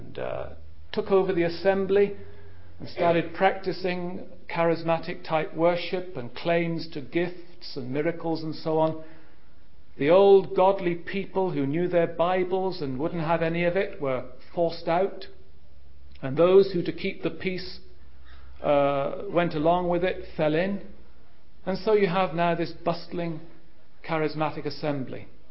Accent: Ilfracombe, South West England, United Kingdom; There is a case in Ilfracombe, in my hometown, which illustrates it very well.

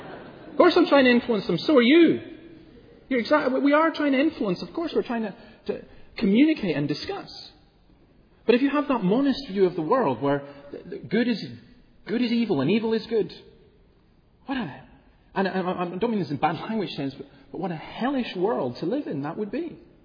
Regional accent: Scotland, United Kingdom; I'm Scottish and we have a Scottish temperament.

